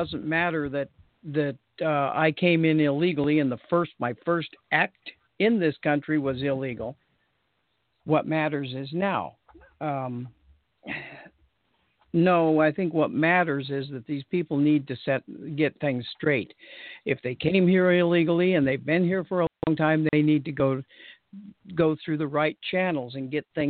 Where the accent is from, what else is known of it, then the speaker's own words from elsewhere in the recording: New Mexico, United States; Well, I did a lot of my growing up in New Mexico.